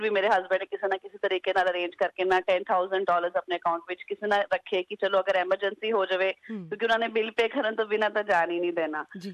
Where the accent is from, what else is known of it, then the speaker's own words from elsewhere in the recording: Punjab, India; moved away as an adult; now in Sydney, Australia; ਮੈਂ ਅੱਜ ਤੋਂ 2 ਸਾਲ ਪਹਿਲਾਂ ਆਪਣੇ ਹਸਬੈਂਡ ਦੇ ਨਾਲ NSW ਸਿਡਨੀ ਵਿੱਚ ਸ਼ਿਫਟ ਹੋਈ ਸੀਗੀ। ਅਸੀਂ ਇੰਡੀਆ ਤੋਂ ਪੰਜਾਬ ਤੋਂ ਹੈਗੇ ਹਾਂ ਪਿੱਛੋਂ ਦੀ, ਤੇ ਅਸੀਂ ਇੱਦਾਂ ਆਏ ਸੀ, ਆਪਣੇ ਸਟੂਡੈਂਟ ਵੀਜ਼ੇ ਤੇ ਆਏ ਸੀ।